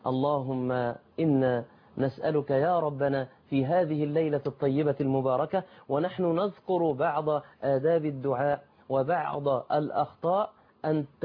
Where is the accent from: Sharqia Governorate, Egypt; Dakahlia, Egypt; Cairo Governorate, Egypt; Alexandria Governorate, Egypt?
Dakahlia, Egypt; Mansoura